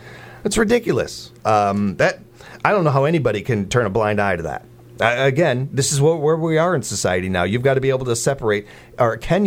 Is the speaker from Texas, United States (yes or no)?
no; Chicago, Illinois, United States; I will say the same thing for those that want to yell at me because I'm a Chicagoan.